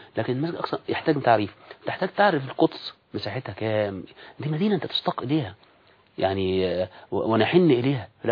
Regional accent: Egypt; وعندنا في مصر بالمناسبة هناك ناس في مصر متخصصين في المسجد الأقصى

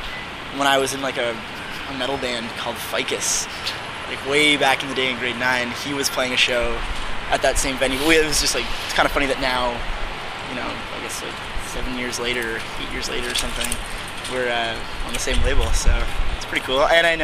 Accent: Toronto, Ontario, Canada; me growing up in Toronto when I was younger

